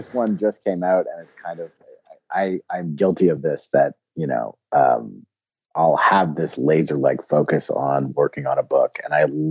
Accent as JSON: {"language": "English", "country": "Canada", "said": "when I first got down there, because I'm from Canada."}